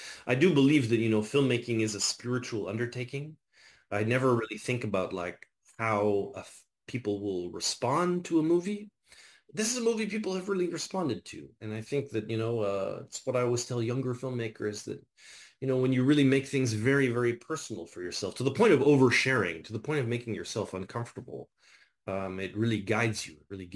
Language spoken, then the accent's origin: English; Winnipeg, Manitoba, Canada; now in Montreal, Canada; I grew up in Winnipeg. I now live in Montreal. You know, I grew up in one reality. I now live in another. I grew up in one language. I now spend every day of my life in another language, which is my second language, French.